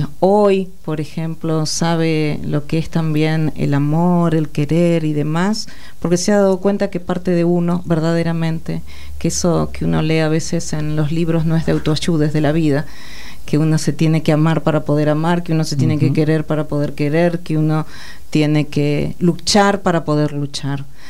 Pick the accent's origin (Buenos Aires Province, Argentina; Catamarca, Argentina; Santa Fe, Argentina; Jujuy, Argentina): Buenos Aires Province, Argentina; Carlos Casares; born there; yo también nací en Carlos Casares, provincia de Buenos Aires. No deja de ser la provincia de Buenos Aires, a 313 kilómetros. Así que como casarense nos conocemos.